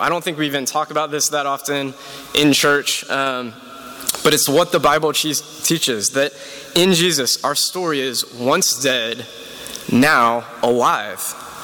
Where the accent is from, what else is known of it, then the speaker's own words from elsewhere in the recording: Charlottesville, Virginia, United States; It's the 1 year anniversary of the marches in Charlottesville, my hometown.